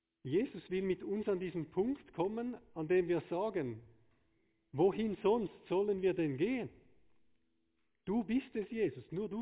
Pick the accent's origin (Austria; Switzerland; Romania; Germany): Switzerland; das ist wie so mein tägliches Gipfeli, jetzt als Schweizer.